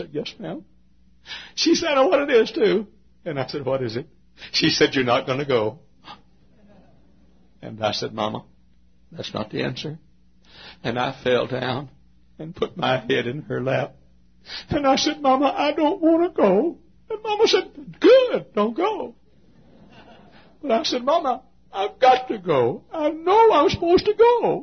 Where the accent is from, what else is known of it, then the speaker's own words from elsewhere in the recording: Texas, United States; accent: Texan; Dear God, I'm a Texan and they won't understand me up there. And my accent is not what they know.